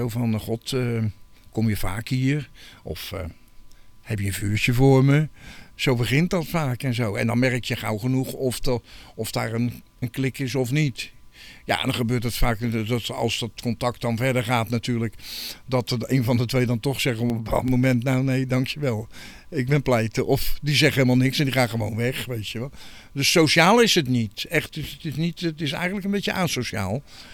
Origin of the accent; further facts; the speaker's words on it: Rotterdam, South Holland, Netherlands; born there; ze noemen me ook wel een duizendpoot. Ik ben geboren in Rotterdam-Zuid.